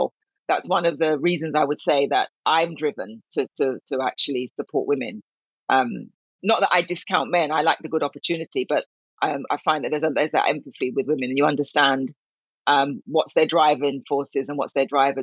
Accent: Jamaica; So coming to Jamaica, I was very keen to really bring some of those learnings to my home country and the women I worked with.

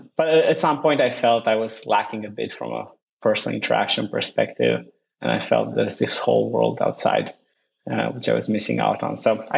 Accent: Romania; English is a second language; Yeah, so I grew up in Romania.

